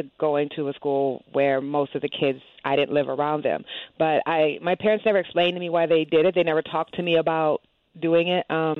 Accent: Waterloo, Iowa, United States; So I grew up in Waterloo, Iowa, which is a very blue-collar town, very racially diverse, and has the largest percentage black population in the state of Iowa.

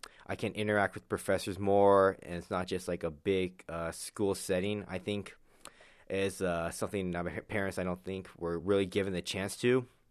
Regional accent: Glendale, Arizona, United States; also born or lived in Seoul, South Korea; I'm a sophomore at Concordia University, Irvine, and I'm from Glendale, Arizona. I was born in Seoul, South Korea on January 20th, 1993.

